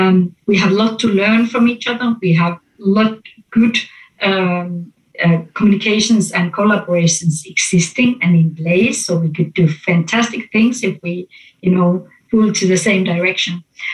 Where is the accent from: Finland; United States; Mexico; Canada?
Finland; English is a second language; now in Denmark; I'm from Finland, obviously, and I live in Denmark and I work in Norway.